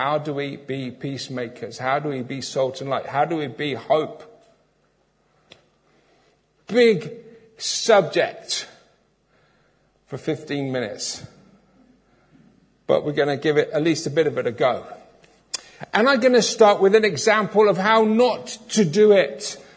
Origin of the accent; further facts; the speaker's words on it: Minehead, South West England, United Kingdom; because I used to live in Minehead, we grew up in Minehead